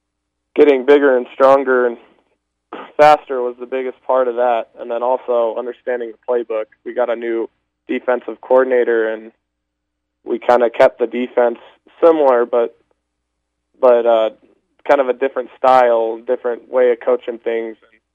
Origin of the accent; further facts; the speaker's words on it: Wyoming, United States; we're both from Wyoming, both playing for similar-sized schools